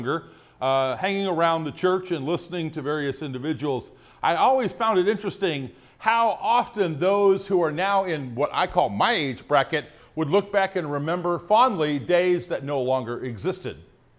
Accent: Sacramento, California, United States; also born or lived in South Bend / Fresno / Jamestown; You see, I grew up in South Bend, Indiana, Fresno, California, Jamestown, New York, kind of wandered around a little bit as a child, ended up in high school in Sacramento, California.

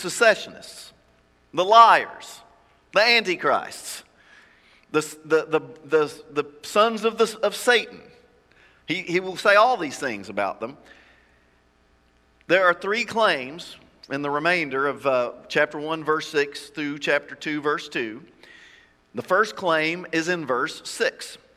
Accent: Kentucky, United States; I grew up in Appalachia in the mountains, so we sang songs, same songs a lot, so I bet you know this one. We used to sing this one in southeastern Kentucky.

